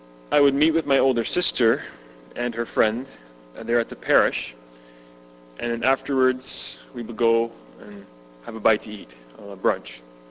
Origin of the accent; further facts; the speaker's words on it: Halifax, Nova Scotia, Canada; moved away as an adult; I come from Halifax, Nova Scotia. I went to McMaster University in Hamilton